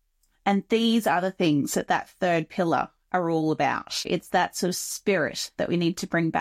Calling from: Canberra, Australian Capital Territory, Australia; I'm actually joining you all the way from Canberra in Australia.

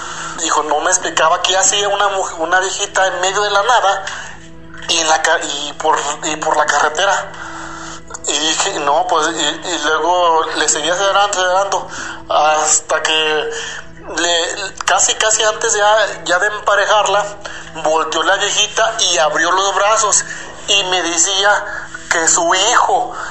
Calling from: Zacatecas, Mexico; Yo soy aquí de Zacatecas. Aquí hay muchos ranchitos.

